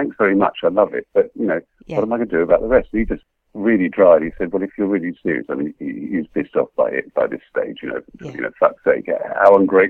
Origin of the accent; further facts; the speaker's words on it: Kensington, London, United Kingdom; also born or lived in Paddington; I was brought up quite well in Kensington originally. I was born in Paddington, brought up in Kensington.